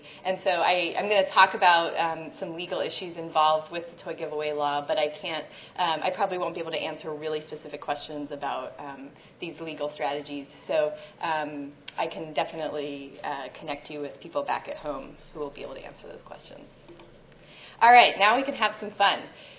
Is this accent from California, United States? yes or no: yes; Oakland, California, United States; and I am from Oakland, and I'm trying not to remember the fact that my body thinks it's 6 o'clock in the morning right now.